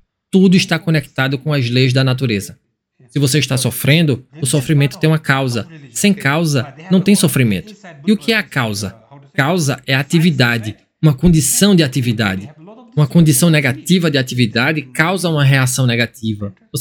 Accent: Bhutan; Portuguese is a second language; o meu dialeto do Butão.

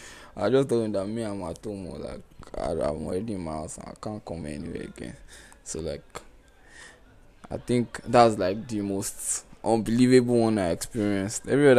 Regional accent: Nigeria; As a Nigerian, no. Like, as a Nigerian, you can't even open a bank account.

